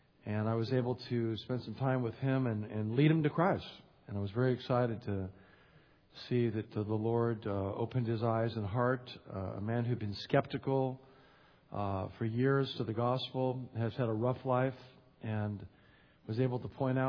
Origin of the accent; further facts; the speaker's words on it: California, United States; moved away as an adult; now in Mississippi, United States; I was sent from California to Mississippi. I left my family 25 years ago.